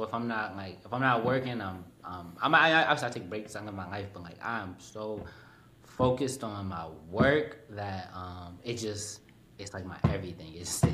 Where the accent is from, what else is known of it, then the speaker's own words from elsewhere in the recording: New Jersey, United States; You know, I'm from New Jersey, from North Jersey specifically, so, like, I live right by New York City